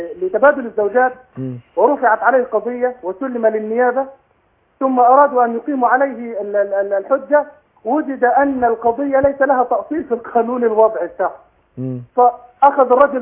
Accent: Egypt; الموضوع ده المواقع الإباحية نشرت عندنا في مصر لواط، ونشرت عندنا في مصر سحاق

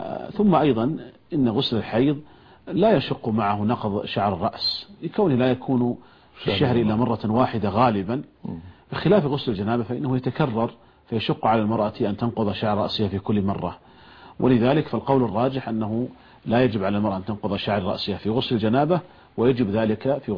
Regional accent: Saudi Arabia; عندنا في المملكة العربية السعودية

